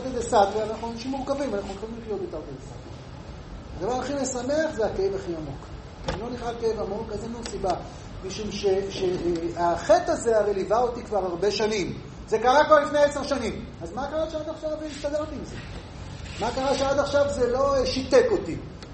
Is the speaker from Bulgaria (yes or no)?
no; Hebron, West Bank, Palestine; אני בא מחברון, יש לי שכנים גם כן דוברי ערבית